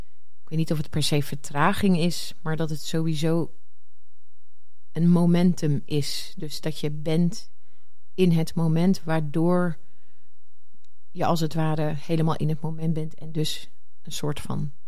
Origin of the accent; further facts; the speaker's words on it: Groningen, Netherlands; born there; also born or lived in Drenthe; Ik ben in Groningen geboren.